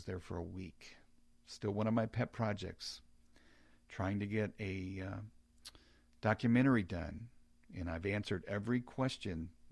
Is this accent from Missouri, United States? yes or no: yes; Missouri, United States; Let's go to Robert in my home state, Missouri, and St. Louis.